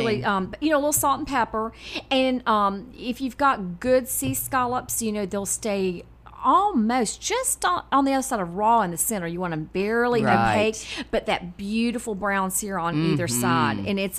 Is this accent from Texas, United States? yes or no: no; Boone, North Carolina, United States; now in Chapel Hill, United States; I grew up in Watauga County near Boone, so I'm from way back up in the hills.